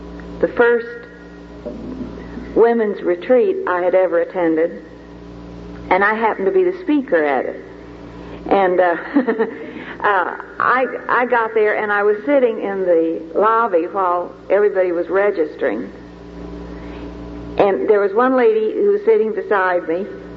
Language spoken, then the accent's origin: English; Texas, United States; And I'm the woman from Texas.